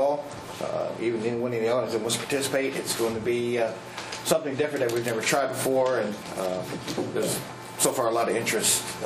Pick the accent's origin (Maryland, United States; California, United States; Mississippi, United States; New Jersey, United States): Maryland, United States; Berlin; now in Snow Hill, United States; from Berlin. I live in Snow Hill now, but I still raid my mother's refrigerator from time to time, so I'm still actively in Berlin.